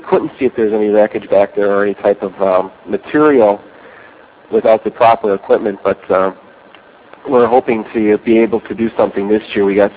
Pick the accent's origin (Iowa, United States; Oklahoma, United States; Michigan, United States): Oklahoma, United States; Well, I'm right from Oklahoma.